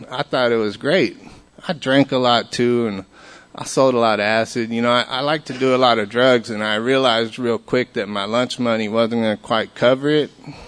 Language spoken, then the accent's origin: English; Austin, Texas, United States; I'm born and raised in Austin. I grew up in South Austin, Old Torf and Congress